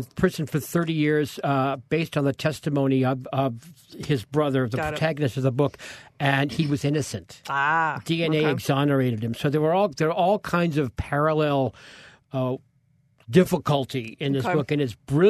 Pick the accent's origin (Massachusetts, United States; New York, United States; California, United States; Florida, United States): Massachusetts, United States; Boston; I'm Boston Irish, and we do love our obituary